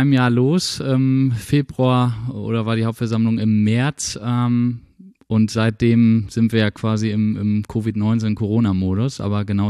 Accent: Nordhof, Schleswig-Holstein, Germany; Aus Nordhof. Ich weiß nicht, ob das hier jemand kennt. Als Nordhofer muss man immer sagen, das ist der geografische Mittelpunkt von Schleswig-Holstein.

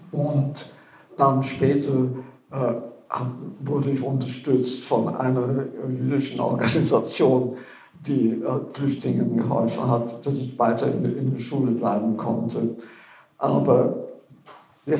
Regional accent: England, United Kingdom; ich als Schulkind in England

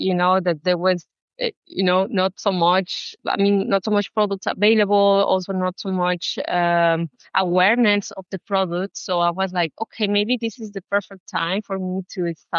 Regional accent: Mexico; English is a second language; I'm from Mexico.

